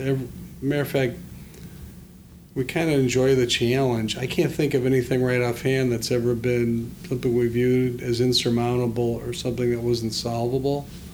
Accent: Evanston, Illinois, United States; I grew up in Evanston, was a Red Lion rider from the time I was in middle school to go down to Cubs games and sit in the bleachers

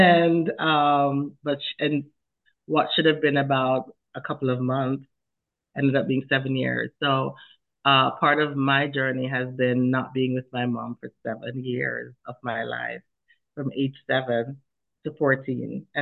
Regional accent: Jamaica; growing up in Jamaica was interesting because, you know, we don't have as much, or we didn't. I mean, I can't say that for everyone who lived in Jamaica. But growing up was difficult because we had some financial challenges.

